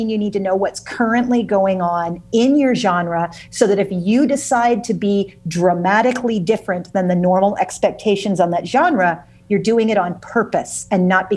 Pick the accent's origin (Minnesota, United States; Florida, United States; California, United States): Florida, United States; St. Petersburg; moved away as an adult; now in Dubai, United Arab Emirates; because I live in Dubai. I'm about 6,300 miles away from you right now, but I grew up in St. Petersburg, Florida, and graduated from Northeast High School.